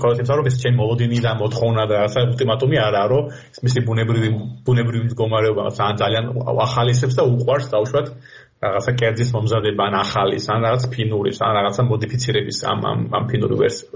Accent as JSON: {"language": "Georgian", "town": "Batumi", "region": "Adjara", "country": "Georgia", "tie": "born or raised there", "said": "დავიბადე და გავიზარდე ბათუმში"}